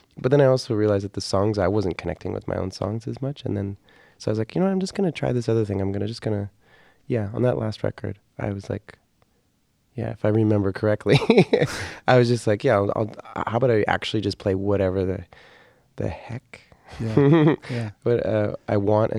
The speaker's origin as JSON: {"language": "English", "town": "Ottawa", "region": "Ontario", "country": "Canada", "tie": "born or raised there", "said": "And then I found one the next day in my hometown of Ottawa."}